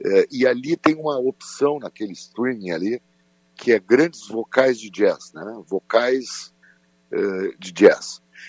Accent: Rio Grande do Sul, Brazil; a gente, como gaúcho, a gente sempre aprendeu levando porrada, né?

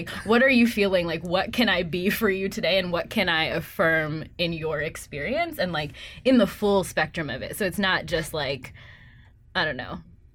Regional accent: Arkansas, United States; I think when I tell people I'm from Arkansas, like their like visual picture is very white, but my town is 75% Black, and I feel like people don't really understand like Black Southern identity. And I was like very lucky to grow up

